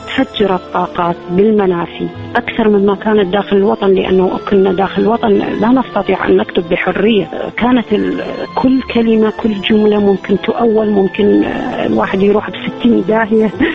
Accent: Baghdad, Baghdad Governorate, Iraq; moved away as an adult; وكل كتاباتي عن بغداد على اعتبار أنا وعشت في بغداد حتى خرجت من العراق

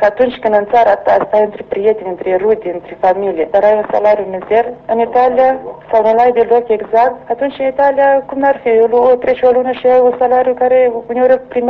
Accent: Glodeni, Glodeni District, Moldova; moved away as an adult; now in Brescia, Italy; Chiar eu fiind băștenașă din Glodeni, suntem numai din Glodeni

